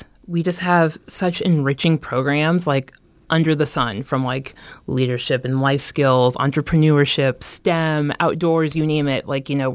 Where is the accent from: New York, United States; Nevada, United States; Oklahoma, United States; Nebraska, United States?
Nebraska, United States; Omaha; Born and raised in Omaha, South Omaha to be exact.